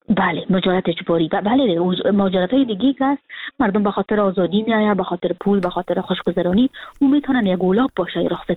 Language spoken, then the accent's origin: Persian; Afghanistan; moved away as an adult; now in Frankfurt, Germany